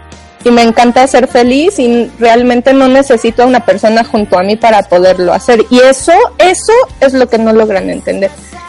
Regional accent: Mexico City, Mexico; los que somos de la Ciudad de México nos quedamos a pasar aquí Navidades

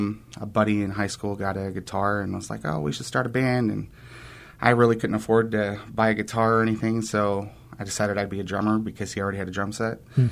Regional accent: Rowan, Indiana, United States; growing up in Rowan, Indiana, a little 200, 300 person town. You can literally sit in the middle and see all four edges of the town.

